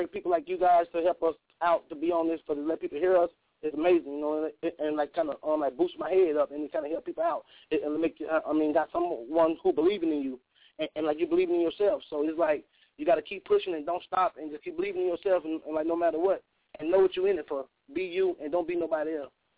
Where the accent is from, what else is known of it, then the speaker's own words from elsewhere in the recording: Mississippi, United States; also born or lived in New Orleans; I was born in New Orleans, I mean, like I said, raised in Mississippi, but everywhere I go, I don't care how many years I live in, I'm always going to have that Country Boy Swag with me, that Southern Hospitality